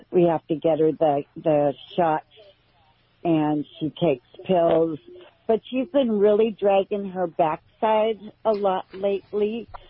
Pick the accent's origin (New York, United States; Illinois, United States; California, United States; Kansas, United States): California, United States; I'm from California, yeah.